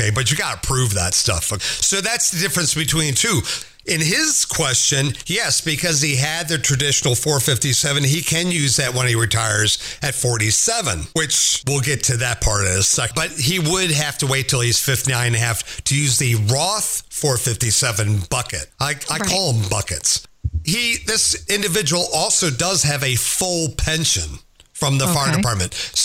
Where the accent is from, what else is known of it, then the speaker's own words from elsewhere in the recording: Maryland, United States; Got a voicemail from Alex in Maryland. My home